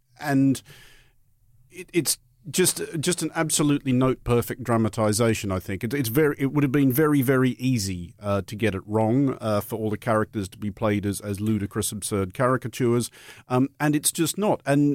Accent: Australia; now in United Kingdom; as an Australian who's lived in Britain for a long time

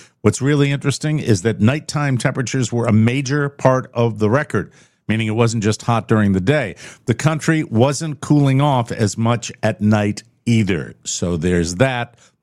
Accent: Connecticut, United States; I come from New England, where now everybody has air conditioners. We didn't have them when I grew up. I was in southern Connecticut, too.

